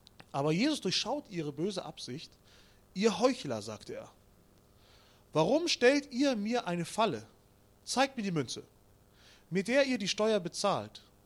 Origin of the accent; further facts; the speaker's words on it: Kazakhstan; Ich komme ja ursprünglich aus Kasachstan